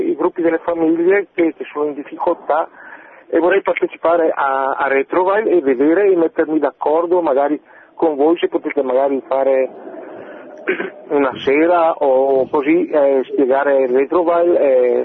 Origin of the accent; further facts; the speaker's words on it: Brescia, Lombardy, Italy; Io sono di Brescia. Di Brescia.